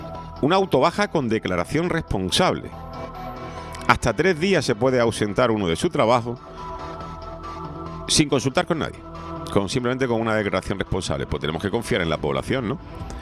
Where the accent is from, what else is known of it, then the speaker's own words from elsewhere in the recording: Spain; Pues así somos los españoles.